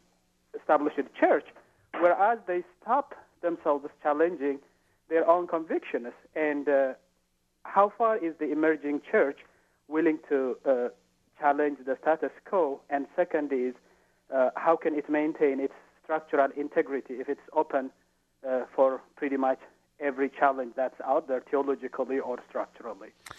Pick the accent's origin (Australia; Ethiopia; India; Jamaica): Ethiopia; now in United States; I was raised as a Coptic Orthodox. I'm originally from Ethiopia.